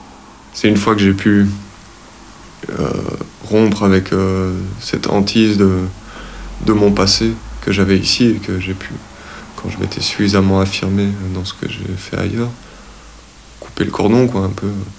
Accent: Brussels, Brussels-Capital Region, Belgium; now in Tarnac, France; j'ai 30 ans, j'ai grandi à Bruxelles, donc je suis, on va dire, bruxellois d'origine, mais j'habite maintenant en Limousin, en France, sur le plateau de Millevaches, dans un petit village qui s'appelle Tarnac.

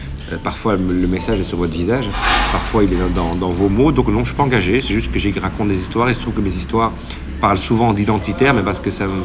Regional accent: Schaerbeek, Brussels-Capital Region, Belgium; also born or lived in Saint-Josse-ten-Noode; Je suis né à Saint-Josse, pas loin d'ici, donc à Saint-Josse-Tenaude, qui est une commune de Bruxelles. Et j'ai grandi et j'ai passé mon enfance, mon adolescence et le début de mon âge adulte à Scarbeck.

